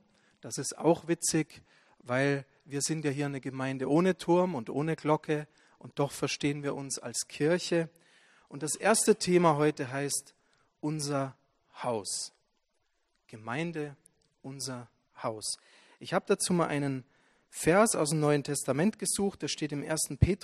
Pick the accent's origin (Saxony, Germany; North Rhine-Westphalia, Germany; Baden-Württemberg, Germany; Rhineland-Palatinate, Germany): Saxony, Germany; Leipzig; also born or lived in Bavaria; wenn ich jetzt sage, ich komme aus Bayern, dann verstehen die Leute nicht, dass ich 18 Jahre in Leipzig gelebt habe und eigentlich Sachse bin.